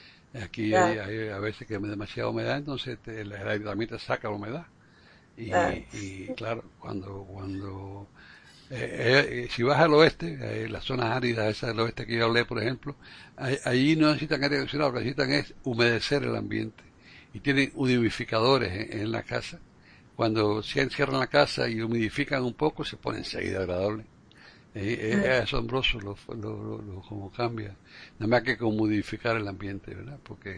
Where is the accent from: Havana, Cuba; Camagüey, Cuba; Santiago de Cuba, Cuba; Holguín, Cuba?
Havana, Cuba; yo cuando nací, me crié en La Habana, ahí en mi casa no había aire acondicionado